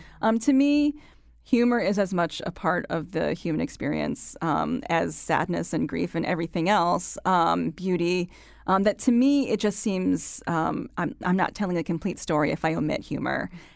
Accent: Connecticut, United States

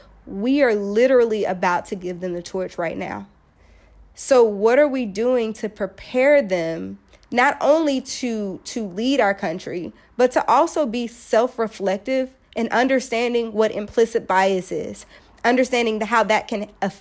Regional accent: Birmingham, Alabama, United States; I'm from Birmingham, Alabama, and one of my very close family friends

